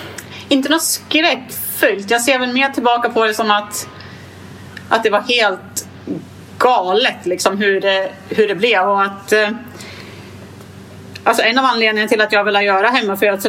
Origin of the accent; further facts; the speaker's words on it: Gävle, Gävleborg County, Sweden; Min partner är från Helsingborg och jag är från Gävle.